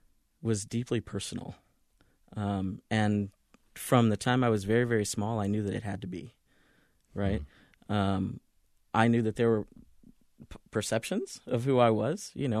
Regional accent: the South, United States; I was always deeply aware that we were a black family growing up in the South.

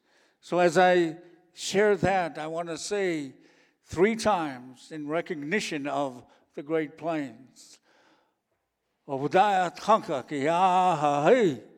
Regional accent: South Dakota, United States; I come from the Yankton Reservation. I am the leader of that tribe, the chairman.

